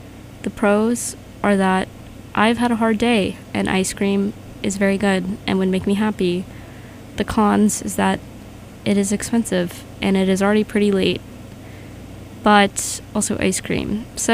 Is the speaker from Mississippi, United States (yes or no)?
yes; Mississippi, United States; now in Boston, United States; I'm from Mississippi, so I have literally no reason to be here